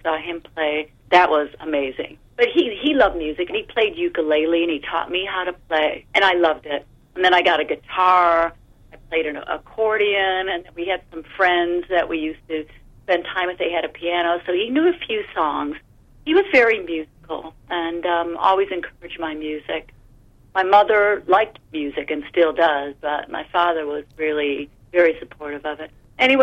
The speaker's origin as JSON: {"language": "English", "town": "Detroit", "region": "Michigan", "country": "United States", "tie": "born or raised there", "said": "You know, I grew up in Detroit"}